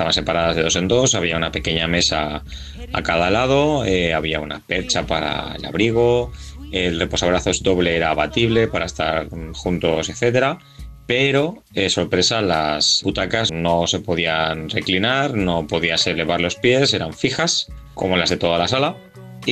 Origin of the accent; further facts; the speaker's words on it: Paterna, Valencian Community, Spain; de Paterna y les queríamos hacer una consulta.